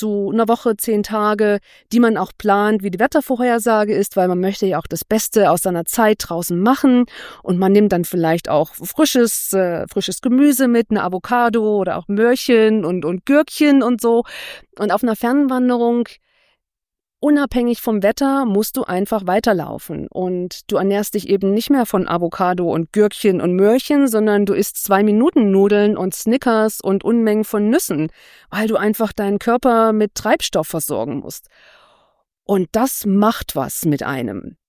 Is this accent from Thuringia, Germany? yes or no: yes; Thuringia, Germany; Ich bin im Thüringer Wald aufgewachsen, in unmittelbarer Nähe zum Rennsteig.